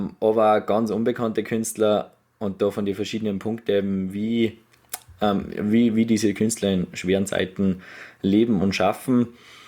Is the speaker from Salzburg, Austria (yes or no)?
yes; Salzburg, Austria; weil ich komme aus Salzburg